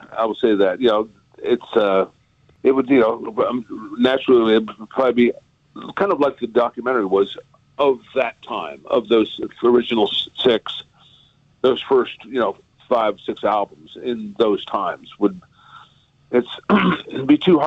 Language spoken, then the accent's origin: English; Kansas, United States; I grew up in Kansas.